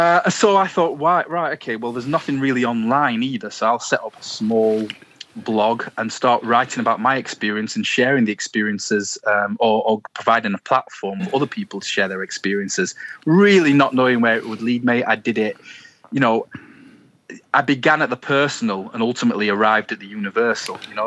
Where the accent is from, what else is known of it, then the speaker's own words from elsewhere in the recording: Sheffield, Yorkshire and the Humber, United Kingdom; You know, I grew up in Sheffield, full of friendly people